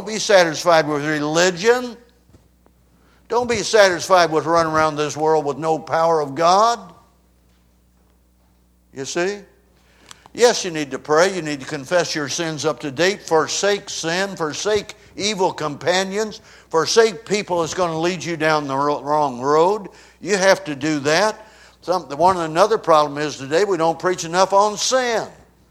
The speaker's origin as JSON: {"language": "English", "region": "Missouri", "country": "United States", "moved": "as an adult", "said": "But anyway, I came from Missouri, went up to Chicago when I was just out of school"}